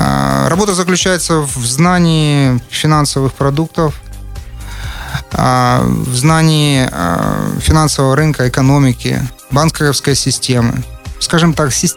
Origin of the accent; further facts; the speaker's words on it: Rostov-on-Don, Rostov Oblast, Russia; moved away as an adult; now in United States; Я родом из Ростова-на-Дону. Приехал в США в 1998 году.